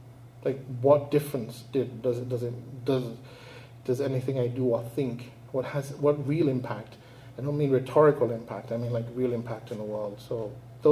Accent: Nigeria; I'm a Nigerian in the way that many Nigerians can never be a Nigerian. Like speak Igbo, Yoruba, Hausa, every kind of pidgin English. I was Nigerian to the core.

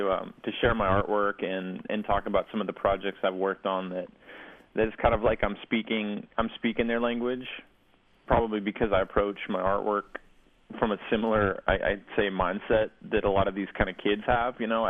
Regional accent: Palmer, Alaska, United States; also born or lived in Anchorage; I'm from the Matsu Valley, Palmer, and I grew up in Palmer and Anchorage

